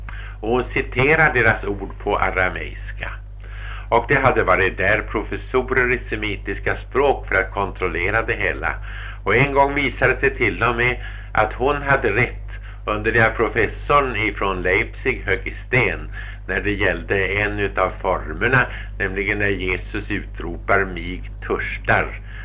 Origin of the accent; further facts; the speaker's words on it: Sweden; Jag är från Sverige, sa jag.